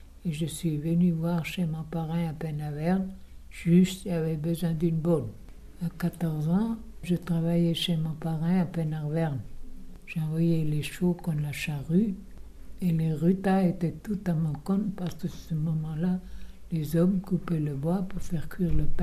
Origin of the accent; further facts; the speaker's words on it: Brittany, France; born there; je suis née à Casteluel en 1912. J'étais à l'école Sainte-Anne à Plouguin